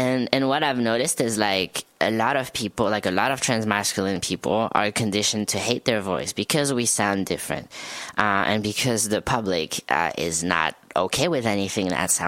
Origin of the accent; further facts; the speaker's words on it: France; English is a second language; if I say excuse my French, it works because I'm actually from France, you know, so yeah.